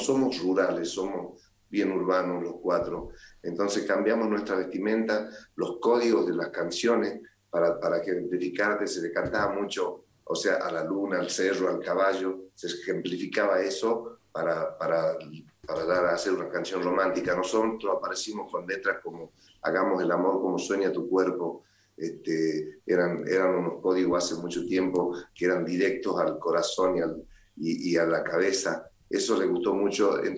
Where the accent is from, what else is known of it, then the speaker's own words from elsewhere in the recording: Salta, Argentina; Nosotros somos de Salta, que está bien al norte de la Argentina.